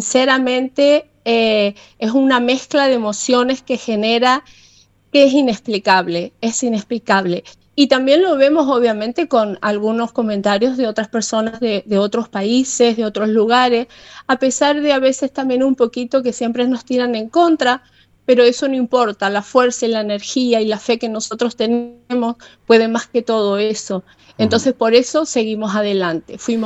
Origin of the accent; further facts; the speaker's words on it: Argentina; Obviamente somos argentinos.